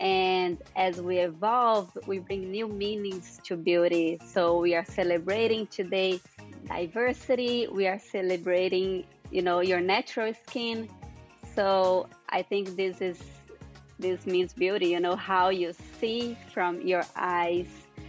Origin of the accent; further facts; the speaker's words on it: Brazil; now in Bay Area, United States; I'm originally from Brazil, now relocated in the Bay Area.